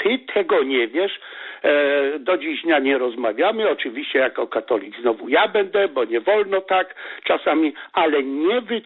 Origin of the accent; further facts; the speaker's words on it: Kościerzyna, Pomeranian Voivodeship, Poland; bo jestem z Kaszub, z Kościerzyny.